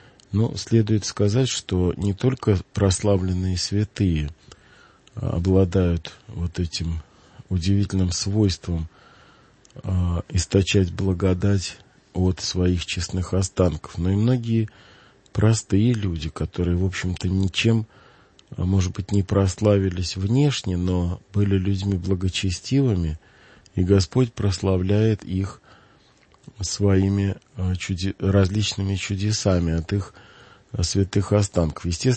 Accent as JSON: {"language": "Russian", "region": "Moscow", "country": "Russia", "tie": "born or raised there", "said": "От меня, как от такого коренного москвича, это вообще трудно ожидать, потому что я Москву знаю достаточно неплохо."}